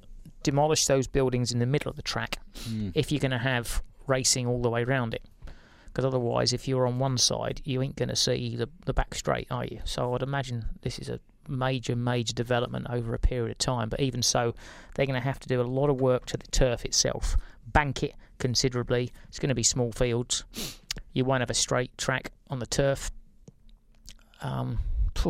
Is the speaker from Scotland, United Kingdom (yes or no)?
no; Newmarket, East of England, United Kingdom; I was born and bred in Newmarket. My family is still there